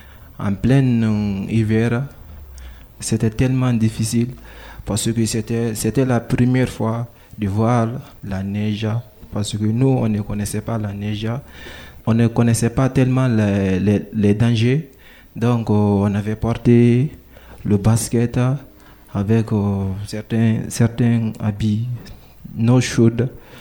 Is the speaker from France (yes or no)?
no; Guinea; Je viens de Guinée-Conakry.